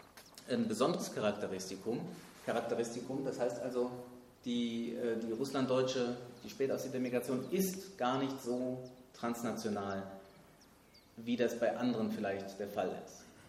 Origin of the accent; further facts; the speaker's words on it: Hesse, Germany; in der Wohnsiedlung, wo ich aufgewachsen bin, im Norden von Hessen